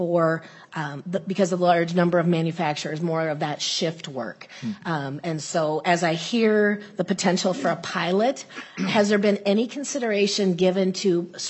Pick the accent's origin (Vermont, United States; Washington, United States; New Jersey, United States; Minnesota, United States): Minnesota, United States; I am from Greater Minnesota, and so our need for childcare is very much like any place else in the state